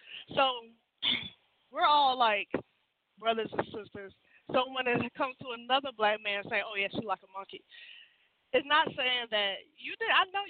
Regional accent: the South, United States; Like, I'm from the South.

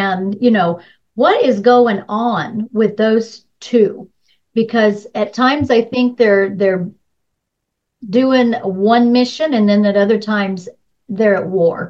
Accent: Wichita, Kansas, United States; And there was a gal in Wichita, and I'm from Wichita. My family's still in Wichita.

